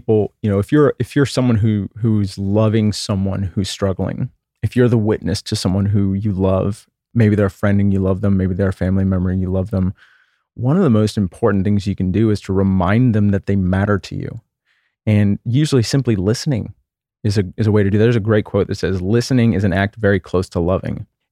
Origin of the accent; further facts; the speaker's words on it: Texas, United States; So I grew up in Texas in the 1980s, and, you know, I had an amazing childhood.